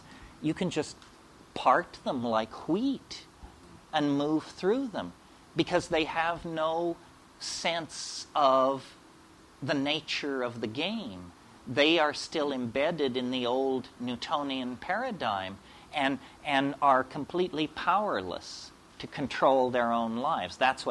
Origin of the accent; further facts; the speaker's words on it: Berkeley, California, United States; Like I grew up in Berkeley in the 19—I was in Berkeley from 65 to 70, the golden age.